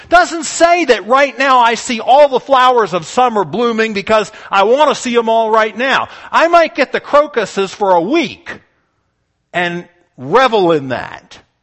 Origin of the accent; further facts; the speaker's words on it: the South, United States; I'm from the South, just like maters.